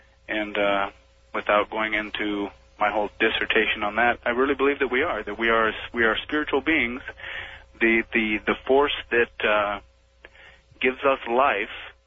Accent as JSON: {"language": "English", "town": "Denver", "region": "Colorado", "country": "United States", "said": "I'm from Denver, Colorado."}